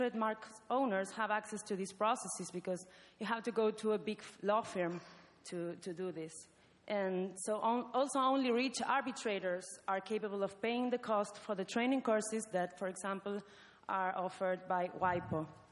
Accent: Argentina; English is a second language; I am a fellow from Argentina, from the ICANN Fellowship Program.

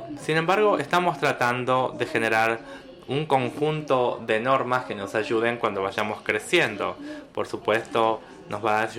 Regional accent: Peru; soy de Perú.

